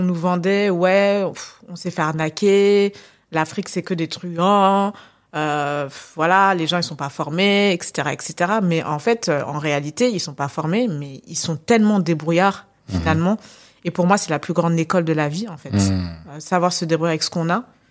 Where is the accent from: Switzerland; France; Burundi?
France; Montrouge, Île-de-France; moved away as an adult; now in Senegal; Moi, je suis née à Montrouge. Voilà, j'ai grandi à Montrouge. Et à 21 ans, j'ai décidé de tout claquer pour aller vivre au Sénégal.